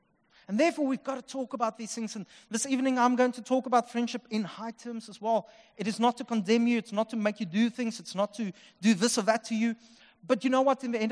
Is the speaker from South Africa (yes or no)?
yes; Upington, Northern Cape, South Africa; I'm from Upington.